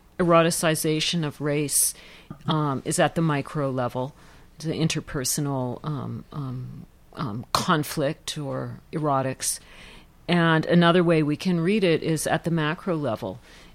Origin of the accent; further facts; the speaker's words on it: Canada; We're all Canadian together.